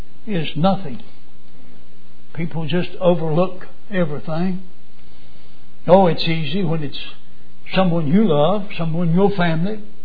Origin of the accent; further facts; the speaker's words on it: United States; Folks, I'm glad I'm an American. There's not another nation in this world that I'd want to live in.